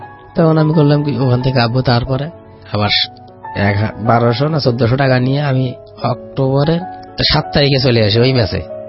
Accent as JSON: {"language": "Bangla", "town": "Gaibandha", "region": "Rangpur Division", "country": "Bangladesh", "said": "আমি গাইবান্ধা থেকে আসছি।"}